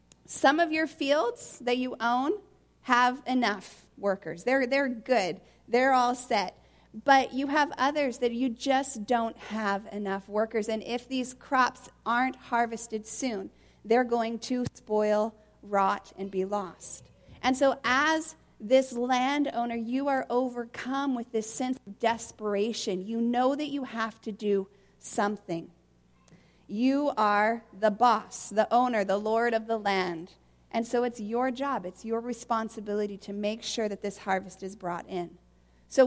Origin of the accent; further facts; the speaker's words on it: Yakima, Washington, United States; moved away as an adult; now in Canada; But I grew up actually in Yakima, Washington in the United States. I am an American who loves Canada.